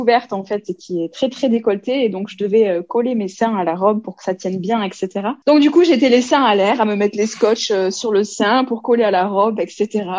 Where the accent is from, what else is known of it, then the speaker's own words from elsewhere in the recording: Pyrenees, France; nous, en France, on est des Pyrénées